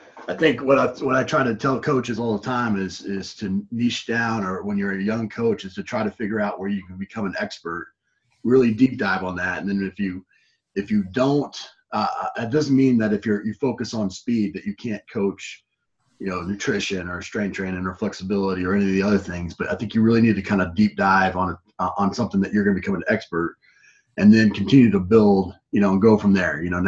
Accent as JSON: {"language": "English", "town": "Philadelphia", "region": "Pennsylvania", "country": "United States", "tie": "born there", "said": "I think I told you this, but I was born in Philly."}